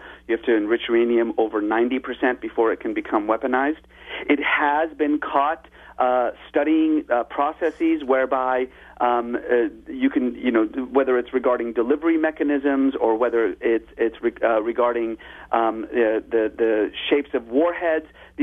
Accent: United States; as an American, I have to constantly say that as much as I support Israel, the only thing that matters to me is sort of the what's in the best interest of the United States

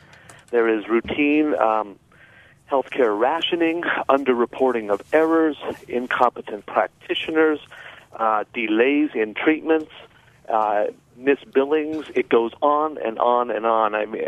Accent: Canada; now in United States; I am a Canadian here in the U.S. on a green card. I've lived under the Canadian system.

